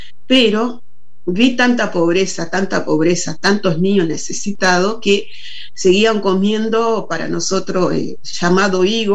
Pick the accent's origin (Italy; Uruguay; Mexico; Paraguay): Uruguay; also born or lived in Angola; Ya ahora a esa altura soy mitad y mitad. Mitad angolana, mitad uruguaya. He crecido mucho más en Uruguay que en Angola.